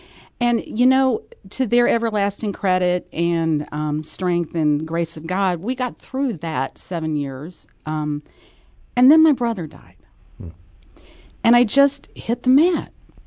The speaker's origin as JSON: {"language": "English", "region": "California", "country": "United States", "tie": "born or raised there", "said": "I grew up in California. I'm a native Californian."}